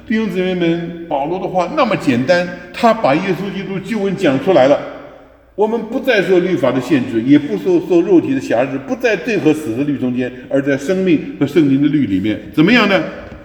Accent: China; 那个跟我们中国人持守中国的文化也没有两样

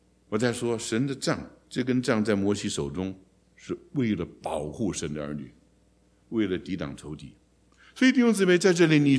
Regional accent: China; 我们中国人也闹死闹活就这样闹法的。

